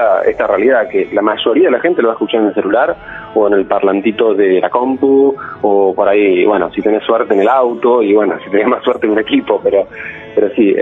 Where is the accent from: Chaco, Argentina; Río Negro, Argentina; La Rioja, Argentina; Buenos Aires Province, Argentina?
Buenos Aires Province, Argentina; Nosotros somos de Buenos Aires, pero de conurbano